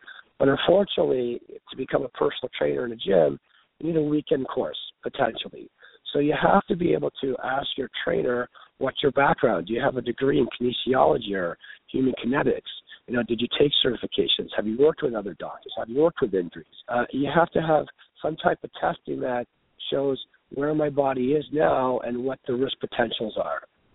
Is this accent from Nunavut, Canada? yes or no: no; Ontario, Canada; I grew up in Southern Ontario.